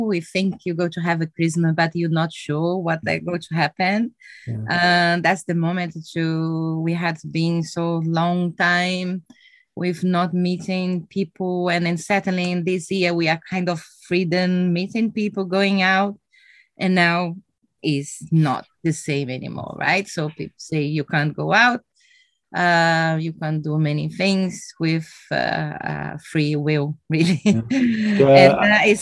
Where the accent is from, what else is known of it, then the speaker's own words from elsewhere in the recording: Rio Grande do Sul, Brazil; English is a second language; also born or lived in Carazinho; Well, I'm from Brazil, right? So Brazil is a very big country. I born in the south of Brazil in a small city called Carazinho, which is a very small village, very European style. But I never grew up there.